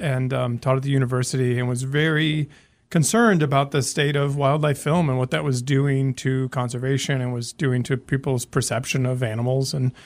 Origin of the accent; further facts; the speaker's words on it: St. Louis, Missouri, United States; now in Missoula, United States; I grew up in St. Louis, Missouri. And, yeah, I got out here in 98.